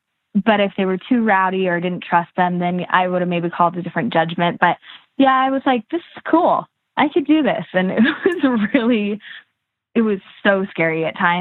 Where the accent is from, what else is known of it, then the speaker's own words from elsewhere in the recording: San Diego, California, United States; growing up in San Diego, living in the ocean, there's nothing I respect more than water.